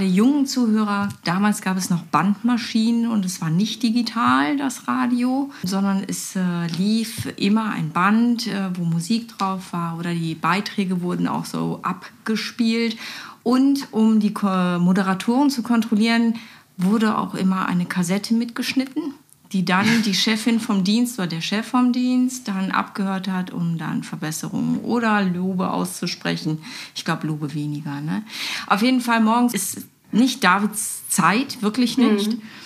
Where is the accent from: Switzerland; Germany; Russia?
Germany; North Rhine-Westphalia; born there; Gebürtig bin ich aus dem Ruhrgebiet.